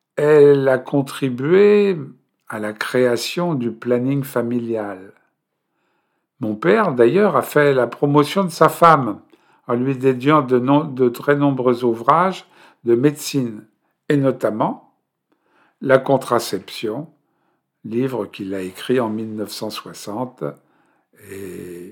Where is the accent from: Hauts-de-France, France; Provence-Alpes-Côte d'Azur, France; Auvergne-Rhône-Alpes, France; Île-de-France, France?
Île-de-France, France; Paris; born there; Pour ma part, je suis né à l'Hôtel Dieu, à Paris 4e, tout près de Notre-Dame, sur l'île de la Cité. Ma mère a accouché de moi le 21 septembre 1948.